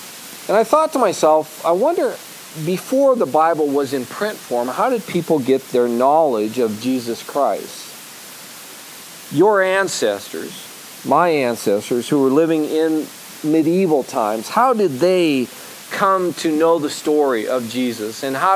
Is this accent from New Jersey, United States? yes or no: no; Detroit, Michigan, United States; We are from Detroit, and I enjoy taking pictures of Detroit.